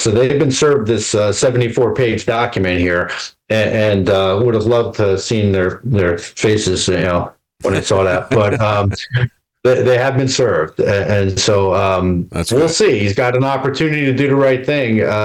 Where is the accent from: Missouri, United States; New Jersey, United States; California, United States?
New Jersey, United States; now in Florida, United States; because I've been here since 2004, but I'm originally from Jersey.